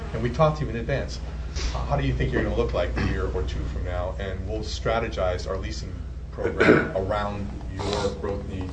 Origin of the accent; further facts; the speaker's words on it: San Francisco, California, United States; I come from San Francisco, so it's a little different there.